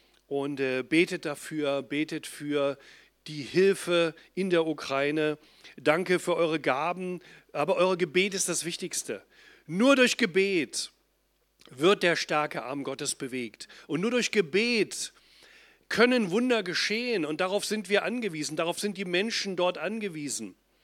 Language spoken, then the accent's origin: German; Germany; gerade auch wir als Deutsche, als Gläubige in Deutschland